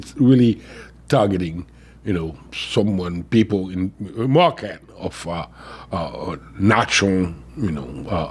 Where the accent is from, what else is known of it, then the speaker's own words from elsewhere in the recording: Haiti; Because I'm originally from Haiti.